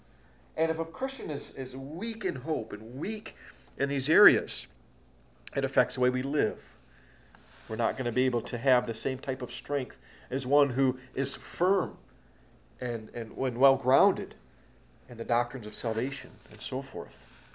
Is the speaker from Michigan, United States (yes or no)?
yes; Houghton Lake, Michigan, United States; I'll tell you, my hometown up in Houghton Lake, up in northern Michigan, is a lot like the island of Crete, actually.